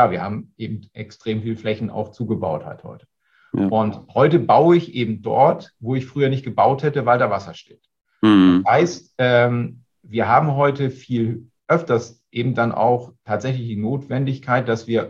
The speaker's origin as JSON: {"language": "German", "region": "Northern Germany", "country": "Germany", "said": "Ich komme ja hier oben aus dem Norden"}